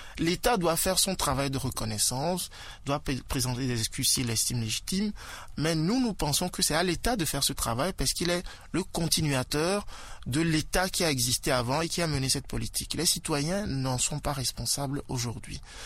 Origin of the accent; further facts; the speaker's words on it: Lubumbashi, Haut-Katanga, DR Congo; Je suis né à Lubumbashi, j'y ai grandi, j'ai encore la nostalgie, je veux y retourner, mais j'ai du mal.